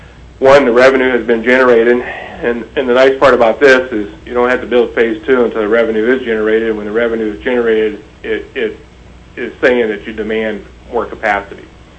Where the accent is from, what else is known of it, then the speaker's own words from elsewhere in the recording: Glennallen, Alaska, United States; I grew up in Glen Allen.